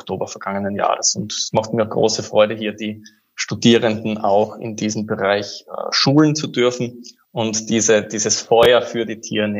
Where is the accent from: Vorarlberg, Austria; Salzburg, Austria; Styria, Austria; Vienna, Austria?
Styria, Austria; Ich komme aus der Südoststeiermark. Das ist eine absolute Gunstlage für Mais.